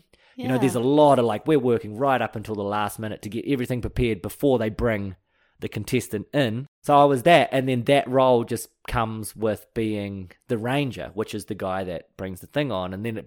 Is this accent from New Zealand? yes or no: yes; New Zealand; I come from New Zealand, so we're brought up with like a mindset of like, we don't have any of that weird shit that Australia has, you know?